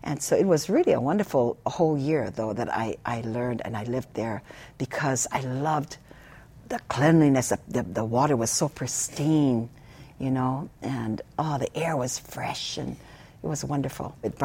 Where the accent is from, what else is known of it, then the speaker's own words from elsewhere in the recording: Molokai, Hawaii, United States; Which I didn't mind because I grew up like that on Molokai.